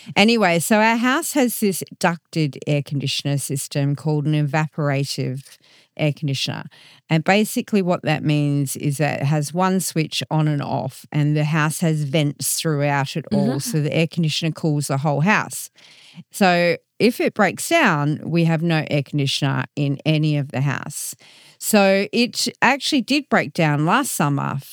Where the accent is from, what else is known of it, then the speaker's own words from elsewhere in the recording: Australia; from Australia.